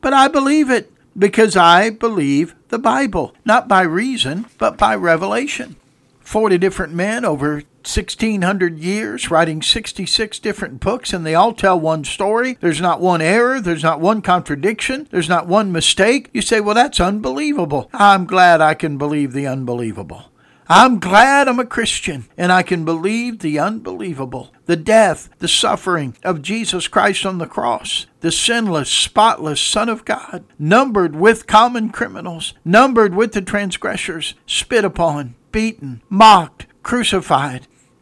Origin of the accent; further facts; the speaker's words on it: United States; I'm an American because I'm from America.